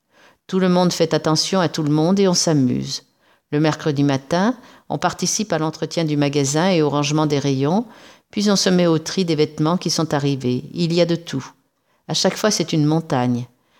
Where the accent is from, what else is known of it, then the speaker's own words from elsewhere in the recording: northern Italy, Italy; now in Redon, France; je suis italienne, originaire du nord de l'Italie et j'ai 19 ans.